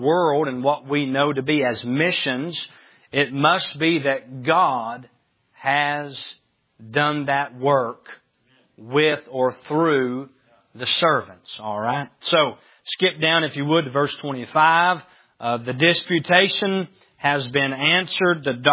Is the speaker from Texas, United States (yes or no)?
no; Tennessee, United States; I am from East Tennessee.